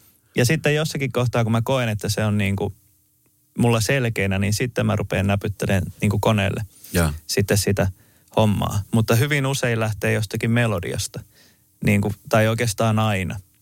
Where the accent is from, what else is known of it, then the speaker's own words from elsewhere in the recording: Isojoki, South Ostrobothnia, Finland; kun mä oon Isojoelta kotosi